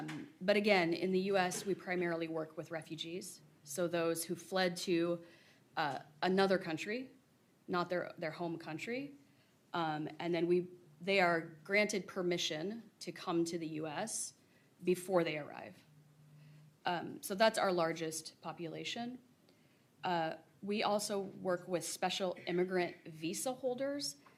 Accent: Grinnell, Iowa, United States; even though I was born in Iowa, I grew up on a farm near Grinnell

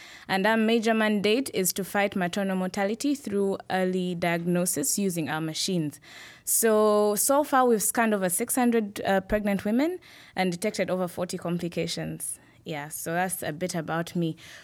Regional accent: Uganda; now in United States; I'm from Uganda, the pearl of Africa.

